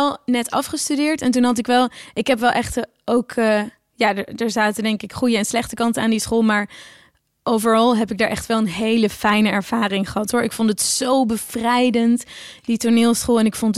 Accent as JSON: {"language": "Dutch", "region": "Friesland", "country": "Netherlands", "also_born_or_lived": "The Hague", "moved": "yes", "said": "Want ja, ik kom natuurlijk uit Friesland. En dan had ik daarvoor in Den Haag gewoond. En toen ging ik dus naar Brussel."}